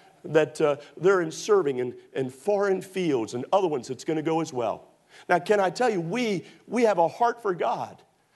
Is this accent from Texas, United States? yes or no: yes; Texas, United States; after all, we're from Texas.